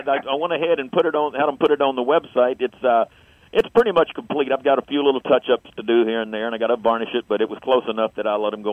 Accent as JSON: {"language": "English", "town": "Marianna", "region": "Florida", "country": "United States", "lives_now": "Ocala, United States", "said": "I'm from Florida originally, from Mariana, which is in northwest Florida."}